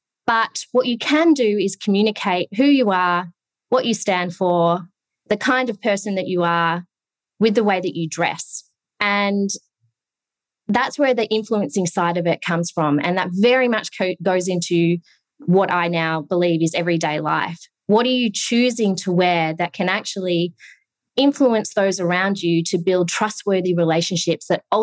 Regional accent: Victoria, Australia; So I grew up, I'm a beachside girl. I grew up on the Mornington Peninsula

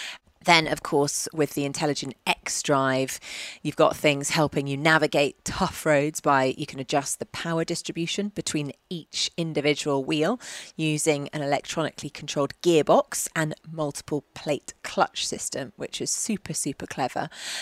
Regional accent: England, United Kingdom; growing up in England where the winters are pretty brutal

